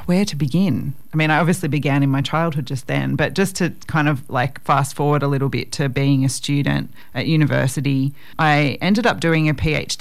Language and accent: English; Wollongong, New South Wales, Australia; It was actually extremely coastal. My childhood home was 50 metres from the beach, but also about a kilometre downwind of the steelworks and coal loader.